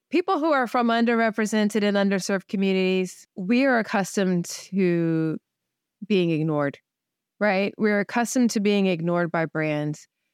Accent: Florida, United States; a couple of years ago, we relocated to where I grew up in Florida.

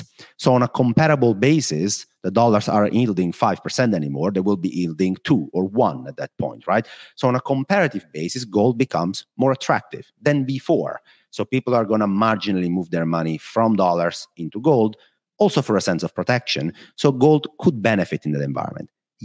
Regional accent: Italy; now in Netherlands; Unfortunately for me, in the dark and cloudy Netherlands. And not in my hometown in Italy.

